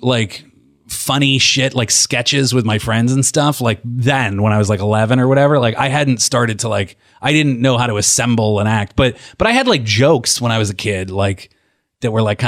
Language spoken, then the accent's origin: English; Pittsburgh, Pennsylvania, United States; Yeah, I grew up in Pittsburgh.